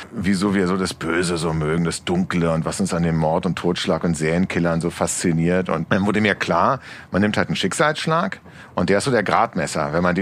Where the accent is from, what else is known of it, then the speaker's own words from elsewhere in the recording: Berlin, Germany; Ich gehöre zu den 49% noch geborenen Berliner. Ich bin die Minderheit, genau.